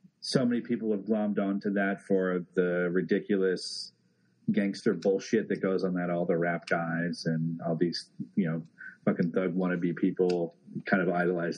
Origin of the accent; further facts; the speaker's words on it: Ireland; And as an Irishman, I obviously like see him